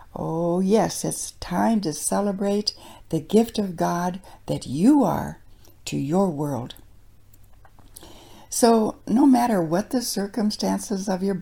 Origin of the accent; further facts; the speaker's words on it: South Dakota, United States; as a little girl growing up in South Dakota, I always had this little secret I thought about.